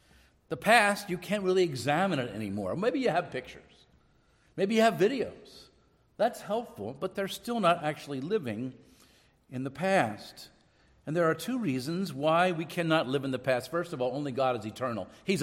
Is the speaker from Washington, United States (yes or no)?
no; Wilmington, Delaware, United States; also born or lived in Philadelphia; I grew up near Philadelphia, and we had an old neighborhood, an old row house in Wilmington, Delaware.